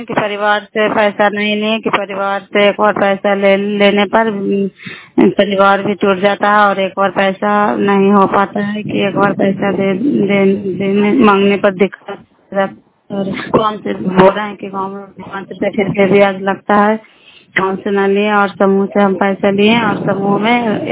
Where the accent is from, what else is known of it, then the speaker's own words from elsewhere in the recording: Bihar, India; नालंदा जिला कराय ब्लॉक की निवासी हूँ और अभी हम मुसाढ़ी गांव में हैं